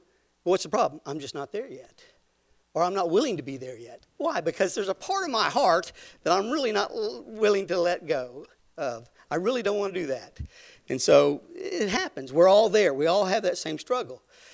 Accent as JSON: {"language": "English", "region": "Louisiana", "country": "United States", "tie": "born there", "also_born_or_lived": "Arkansas / Newfoundland / Texas / North Carolina", "said": "I was born in Louisiana, went to Arkansas, Newfoundland, Texas, and then back to North Carolina, and then finally here, and served in the service."}